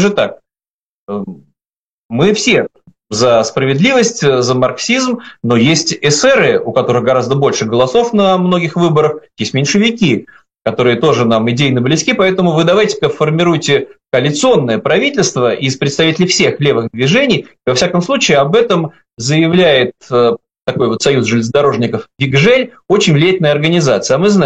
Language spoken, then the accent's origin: Russian; Saint Petersburg, Russia; я как вот уроженец Санкт-Петербурга, Ленинграда